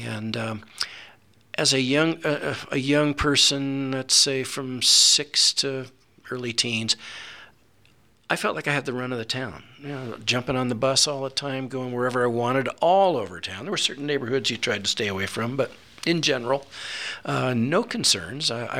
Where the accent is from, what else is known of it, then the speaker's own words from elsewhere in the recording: San Francisco, California, United States; that was really, really great growing up in San Francisco. I was there during the 60s, the turbulent 60s. Went to San Francisco State.